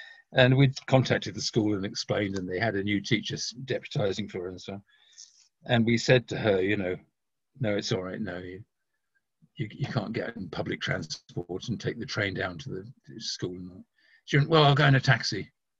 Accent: London, United Kingdom; Because I live out in the country now, so, you know, I'm into fresh air. But I grew up in London where the fog was so thick you literally couldn't see your hand.

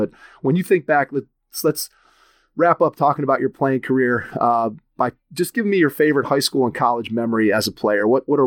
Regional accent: Cleveland, Ohio, United States; And I grew up in Cleveland, Ohio.

